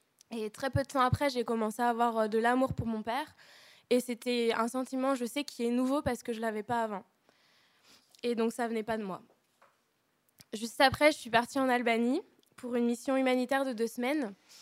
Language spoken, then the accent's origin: French; Grenoble, Auvergne-Rhône-Alpes, France; born there; j'ai 20 ans et je suis née à Grenoble. Je suis étudiante en chimie.